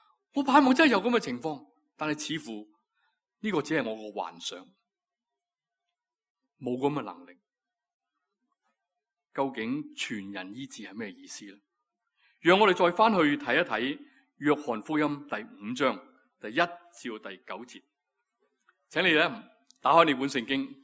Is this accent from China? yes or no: yes; China; 好像我们中国人经常讲说久病无孝子